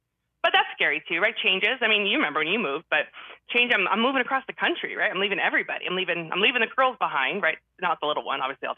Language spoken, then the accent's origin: English; Idaho, United States; you've done a really great job setting up shop in Idaho, you know, and this is my hometown. This is everything.